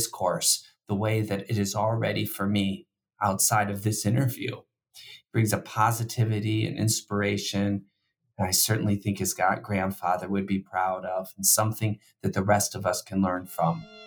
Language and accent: English; Akron, Ohio, United States; And I'm from Akron, Ohio, which was this industrial town